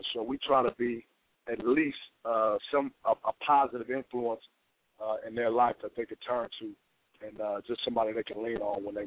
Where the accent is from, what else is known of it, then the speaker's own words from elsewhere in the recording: San Francisco, California, United States; And I know my assistant is from L.A., but I'm actually in the Bay Area. I'm from San Francisco.